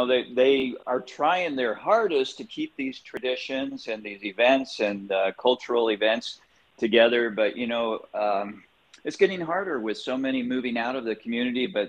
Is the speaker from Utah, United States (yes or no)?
yes; Escalante, Utah, United States; No, it's Escalante.